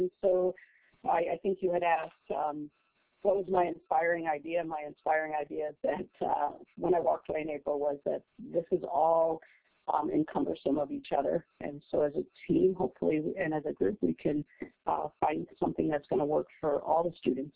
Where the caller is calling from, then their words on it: Juneau, Alaska, United States; So, so I'm calling from Juneau.